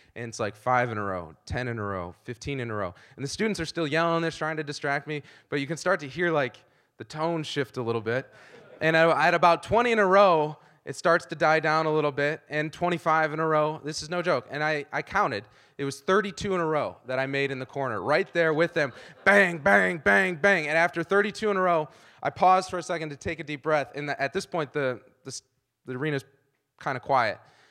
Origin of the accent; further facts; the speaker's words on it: Ann Arbor, Michigan, United States; I was raised in Ann Arbor. I grew up loving Michigan.